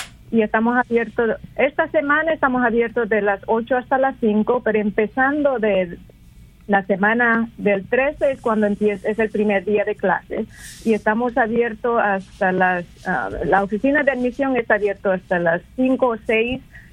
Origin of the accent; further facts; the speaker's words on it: Bolivia; en mi país, yo soy de Bolivia, no tenemos ese privilegio de sentarnos con alguien para que nos ayude a buscar